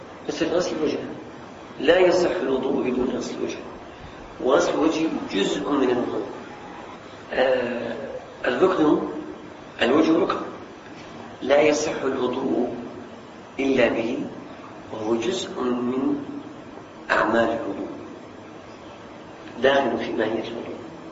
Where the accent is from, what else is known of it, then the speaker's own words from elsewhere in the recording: Syria; الحمد لله مية عندنا في الشام كثير